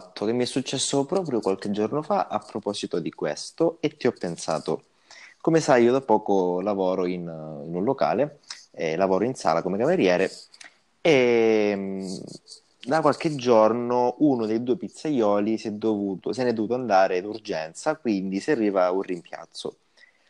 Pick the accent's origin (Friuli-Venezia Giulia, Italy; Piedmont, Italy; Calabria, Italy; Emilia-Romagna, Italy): Calabria, Italy; Locri; sono di Locri, sono italiano, calabrese.